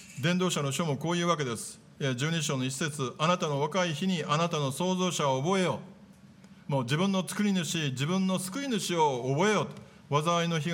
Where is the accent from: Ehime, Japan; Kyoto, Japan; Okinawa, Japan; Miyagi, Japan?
Kyoto, Japan; 皆さん私京都の人間なので、